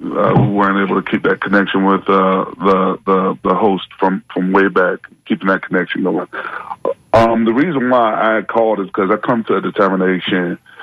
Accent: Tampa, Florida, United States; I grew up in the Central Park Projects. We'd go to those parades all the time.

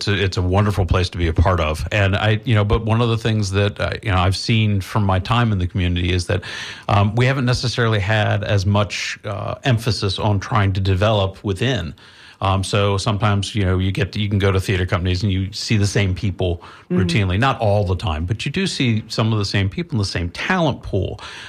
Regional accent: Washington, District of Columbia, United States; I come from the Washington, D.C. market.

